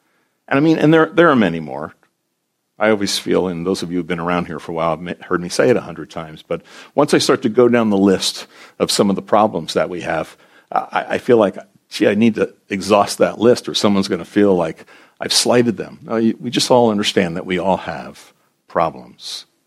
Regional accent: United States; I'm glad at that point to say, I'm an American.

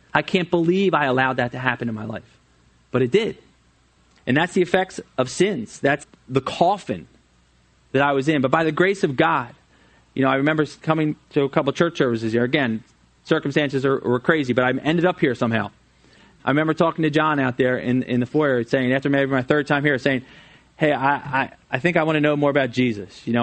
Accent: Flowertown, United States; I was born and raised in Flowertown, which is in Montgomery County, right outside the city limits, in a family of six, pretty big family.

